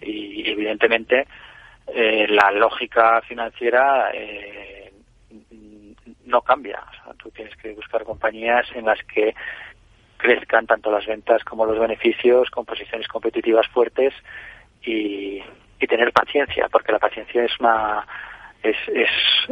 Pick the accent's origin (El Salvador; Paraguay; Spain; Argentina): Spain; yo pienso que nosotros como españoles tenemos una conciencia muy negativa de lo que es el mundo